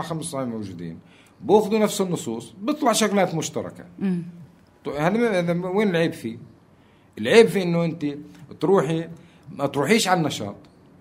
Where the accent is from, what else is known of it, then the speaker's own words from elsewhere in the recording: Palestine; بس عندنا بفلسطين سوق دون مؤاخذة معايير مبهدلتنا كلنا يعني.